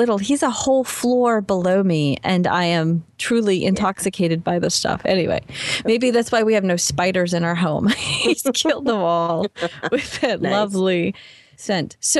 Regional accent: Massachusetts, United States; See, it's going to be hard for me to say traveler because I'm from Massachusetts

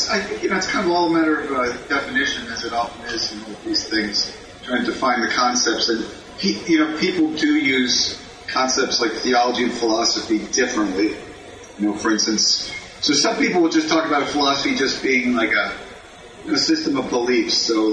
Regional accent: Pennsylvania, United States; I grew up near Philadelphia in a steel town.

